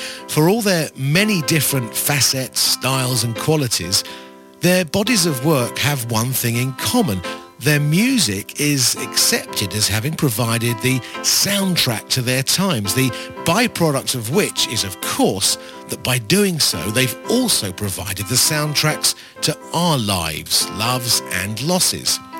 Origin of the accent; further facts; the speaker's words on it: Watford, East of England, United Kingdom; Upon discovering I was from England, he said, "A Brit, like